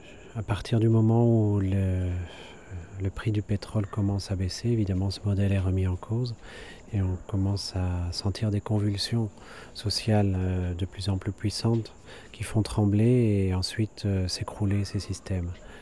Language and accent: French; Belgium; now in Venezuela; je suis belge et je vis depuis 8 ans au Venezuela.